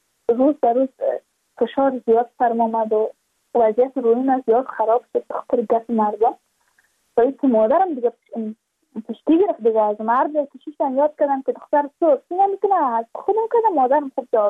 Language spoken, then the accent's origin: Persian; Badakhshan, Afghanistan; چون ما از بدخشان هستیم